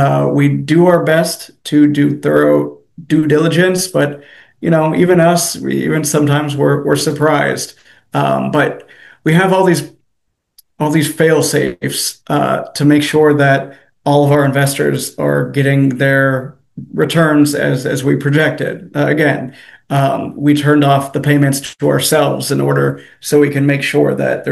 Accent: California, United States; now in South Carolina, United States; So I wasn't in California. I'm from California.

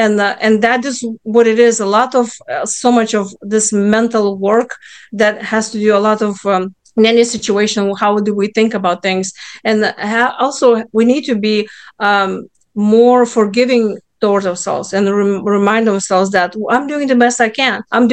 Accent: Lithuania; English is a second language; now in United States; I came from Lithuania. So of course he was Lithuanian. And when I came to US, I was still missing him.

